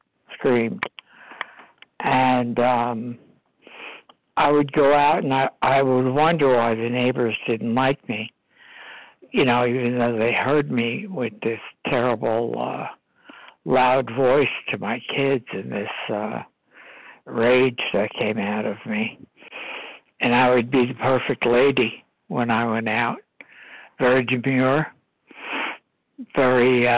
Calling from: New Jersey, United States; from New Jersey, East Coast time.

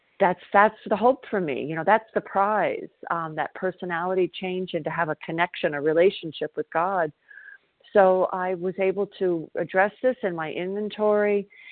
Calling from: South Carolina, United States; I'm calling from South Carolina

